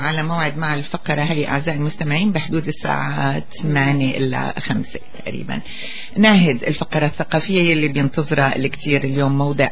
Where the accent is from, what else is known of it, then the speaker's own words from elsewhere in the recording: Syria; now in Canada; نتمنى أن يكون عام سلام ومحبة على بلدنا سوريا وعلى كل البلاد العربية والعالم وبالأخص بلدنا الجديد كندا.